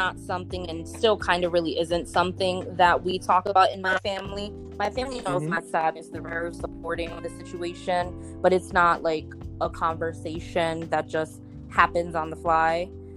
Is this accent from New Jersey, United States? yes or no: yes; New Jersey, United States; now in Florida, United States; Okay, so I'm originally from Jersey. I am Boricua as well.